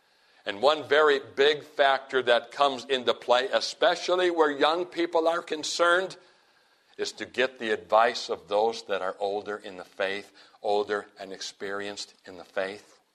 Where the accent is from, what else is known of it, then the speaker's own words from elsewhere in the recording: Midwest, United States; I remember the Lord impressing the Midwest on my heart in particular, maybe because I'm from the Midwest.